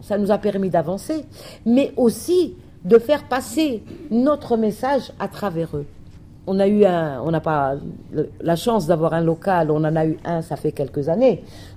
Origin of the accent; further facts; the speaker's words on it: Kabylie, Algeria; moi je suis de Kabylie, donc je sais ce que je dis.